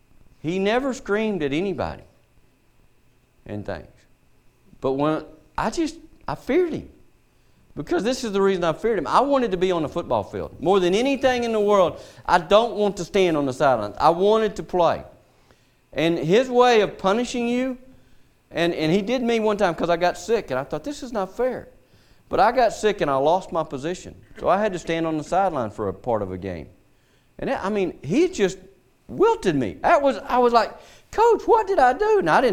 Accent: United States; born there; I was born in America, so we're blessed to be a free nation and things.

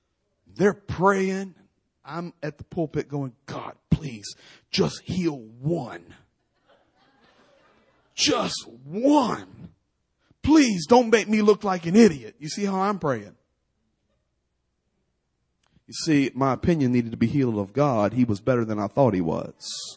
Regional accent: United States; I'm an American. We don't experience stuff like this.

